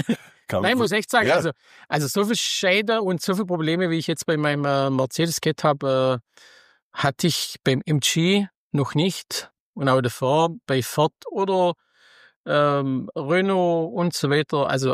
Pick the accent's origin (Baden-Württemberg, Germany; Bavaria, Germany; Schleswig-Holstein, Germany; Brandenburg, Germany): Baden-Württemberg, Germany; wir als Schwabe